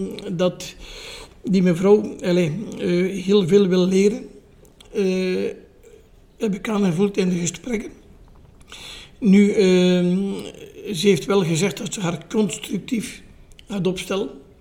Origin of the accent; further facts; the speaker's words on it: Sint-Laureins, East Flanders, Belgium; En ik zei van Sint-Lorijns, in eerste instantie van Sint-Jan en Heerenberg, maar dat kenden ze niet.